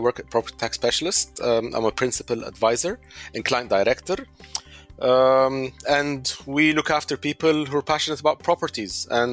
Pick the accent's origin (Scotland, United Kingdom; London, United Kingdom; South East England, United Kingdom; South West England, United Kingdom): South West England, United Kingdom; Exeter; also born or lived in Cairo, Egypt; So I was born in Egypt and lived there till I was seven, specifically in Cairo. And then my mother, both my parents were academics. My mother got a PhD in the UK in a city called Exeter in Devon. So I lived there from the age of 7 to 14.